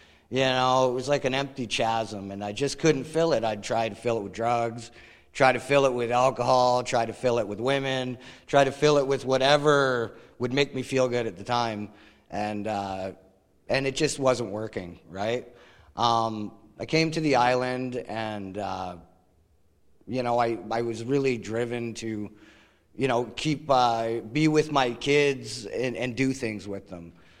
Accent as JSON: {"language": "English", "town": "Brantford", "region": "Ontario", "country": "Canada", "tie": "born or raised there", "said": "I grew up in Brantford, Ontario in the 70s, in the 80s."}